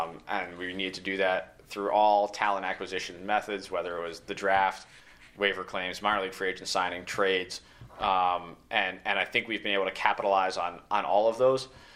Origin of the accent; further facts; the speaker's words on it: Northeast, United States; This was new to me because I grew up in the Northeast, but in the South, there's the traditional wedding cake, and then there's the groom's cake.